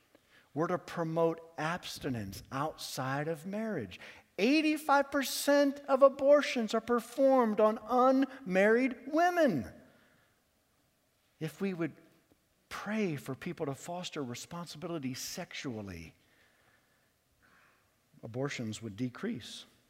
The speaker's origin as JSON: {"language": "English", "region": "Pennsylvania", "country": "United States", "said": "I was from Pennsylvania."}